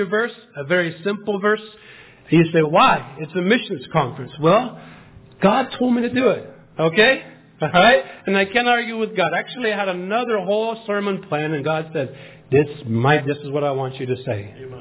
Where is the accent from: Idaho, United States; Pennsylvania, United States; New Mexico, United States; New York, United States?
Idaho, United States; Hailey; born there; I was born in Idaho. All right. Amen? Okay, I was born in Haley, Idaho. This is just outside of Sun Valley.